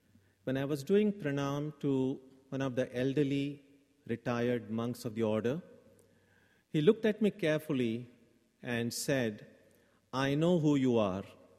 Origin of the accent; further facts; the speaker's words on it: Karnataka, India; born there; moved away; When I told him I was born in Karnataka, his home state